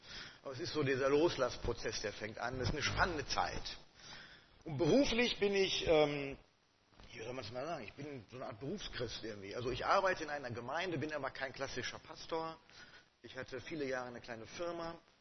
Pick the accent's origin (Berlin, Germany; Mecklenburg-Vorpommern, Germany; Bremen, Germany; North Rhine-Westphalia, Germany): North Rhine-Westphalia, Germany; Schwelm; Ich komme tatsächlich aus Schwelm, nicht aus Wuppertal.